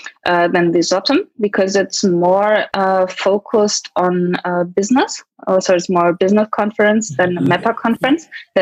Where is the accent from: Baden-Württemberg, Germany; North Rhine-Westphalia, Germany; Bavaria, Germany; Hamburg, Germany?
North Rhine-Westphalia, Germany; Cologne; English is a second language; I'm from Germany, Cologne.